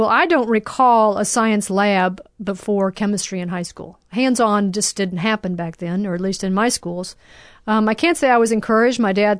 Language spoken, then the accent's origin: English; Montgomery, Alabama, United States; I came from Montgomery, Alabama. I grew up there with 5 brothers and sisters and went to Auburn University as an undergrad